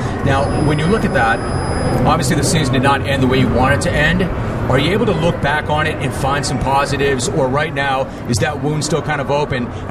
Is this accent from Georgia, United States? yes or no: no; California, United States; I'm a SoCal native.